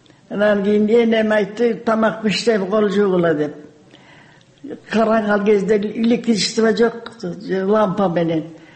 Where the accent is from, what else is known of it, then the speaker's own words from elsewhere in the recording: Karakol, Issyk-Kul Region, Kyrgyzstan; also born or lived in China; Мен кичине кезимде шаарда туруп, Каракол шаарында туруп турабыз.